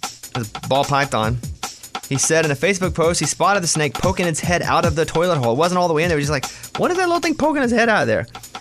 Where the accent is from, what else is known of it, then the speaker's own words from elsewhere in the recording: Arkansas, United States; from Arkansas. Listen, I'm not kidding. Like, I'm from Arkansas, right?